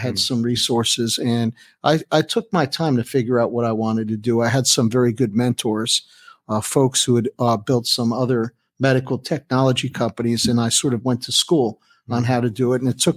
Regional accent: New York, United States; 9/11, being a New Yorker and having that kind of disruption

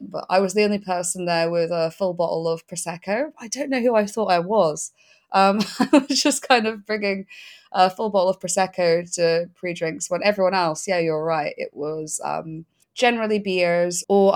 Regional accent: Scotland, United Kingdom; my parents both, growing up, both didn't drink, which is like pretty interesting for saying that I am Scottish. So grew up in like a relatively teetotal household.

